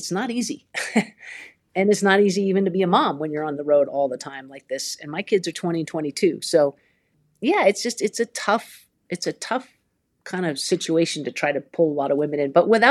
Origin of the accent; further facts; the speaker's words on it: Vermont, United States; Like I grew up in Vermont, you stay competing in Vermont, then you compete in the Eastern region, then you move to the national level.